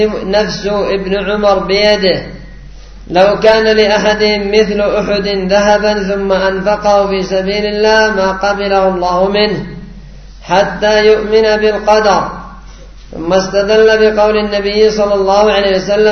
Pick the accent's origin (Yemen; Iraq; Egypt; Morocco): Yemen; هذا رد على الآن القدرية عندنا في اليمن